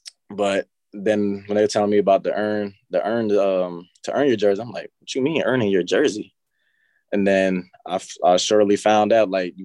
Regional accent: Towson, Virginia, United States; So like, just from the family aspect, I came from Towson, Virginia, it was the same.

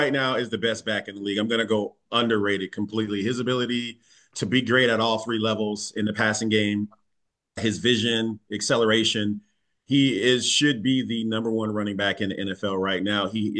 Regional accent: East Coast, United States; born there; I was born on the East Coast, so I'm naturally biased on the East Coast pizza.

